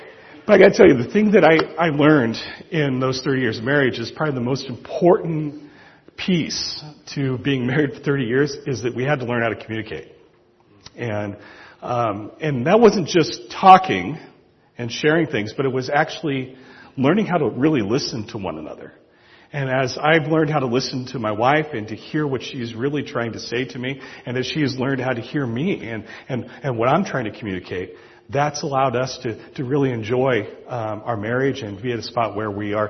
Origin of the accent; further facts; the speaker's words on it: United States; Yes, I'm an American.